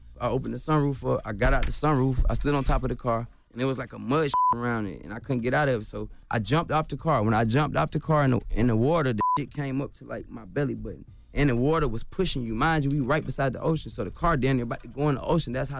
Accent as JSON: {"language": "English", "town": "Chicago", "region": "Illinois", "country": "United States", "tie": "born there", "said": "Nah, I was born in Chicago."}